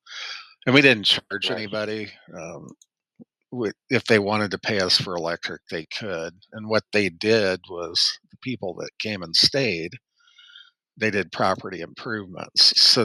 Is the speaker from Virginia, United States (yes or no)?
no; Illinois, United States; No, I was from Illinois.